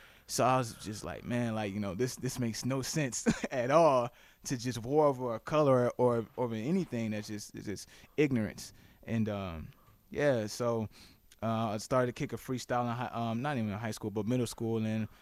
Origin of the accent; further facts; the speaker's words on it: Chicago, Illinois, United States; also born or lived in Detroit; Well, I was born in Chicago. I was raised, well, not really raised, but, well, I was kind of back and forth between Chicago and Detroit.